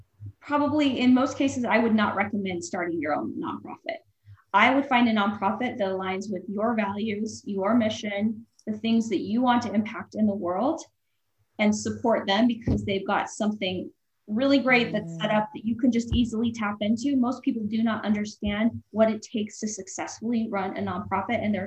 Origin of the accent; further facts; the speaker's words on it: Wyoming, United States; And he's from Wyoming. I'm from Wyoming.